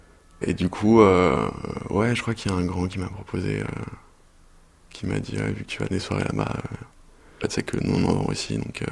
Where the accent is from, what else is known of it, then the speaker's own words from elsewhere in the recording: Lyon, Auvergne-Rhône-Alpes, France; À Lyon, dans la banlieue de Lyon. Dans des tours, quartier populaire. Je devais être le mec le plus blanc, je pense, de mon quartier.